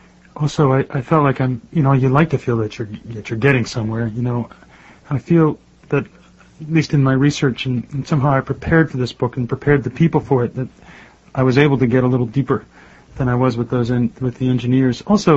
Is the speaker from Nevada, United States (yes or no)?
no; Long Island, New York, United States; No, I was born in New York City, mm-hmm. and I was raised on Long Island